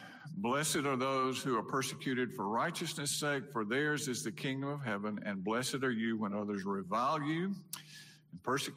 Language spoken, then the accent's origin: English; Brandon, Mississippi, United States; And I grew up in Brandon